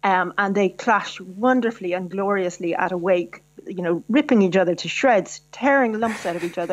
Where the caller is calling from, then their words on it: Paris, Île-de-France, France; I'm from Paris.